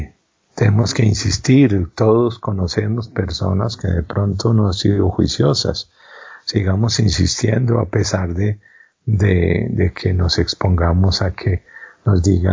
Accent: Colombia; Como pueblo colombiano hemos pasado muchas crisis

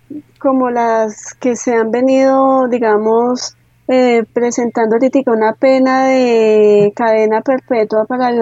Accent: Colombia; Nosotros como colombianos hemos normalizado la muerte

